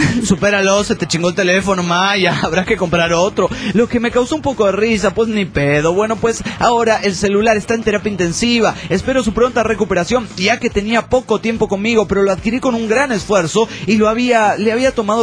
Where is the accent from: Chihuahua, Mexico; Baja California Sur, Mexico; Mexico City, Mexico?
Mexico City, Mexico; del DF Mexicano.